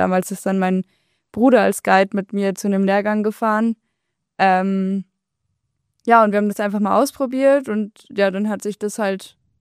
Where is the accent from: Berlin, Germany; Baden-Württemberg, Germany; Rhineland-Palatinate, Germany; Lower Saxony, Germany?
Lower Saxony, Germany; Also ich komme ja eigentlich aus Niedersachsen, da sind die Berge jetzt sehr weit weg.